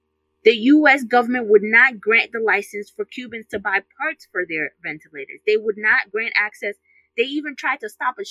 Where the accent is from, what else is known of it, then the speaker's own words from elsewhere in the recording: Ghana; my sister, I'm from Ghana. I don't think Ghanaian people would last 3 months with this kind of policy.